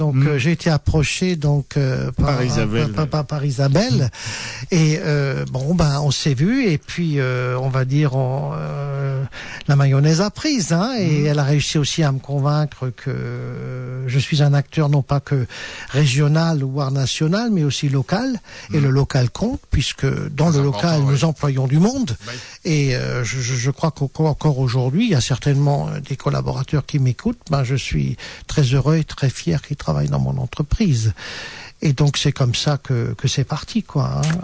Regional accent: Grand Est, France; Et puis, en tant qu'Alsacien, nous exportons un peu vers la France aussi

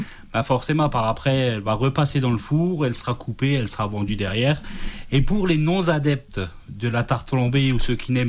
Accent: Grand Est, France; puisqu'il faut savoir que chez nous en Alsace, la tradition de la pâte pour une tarte flambée qui est vraiment très fine.

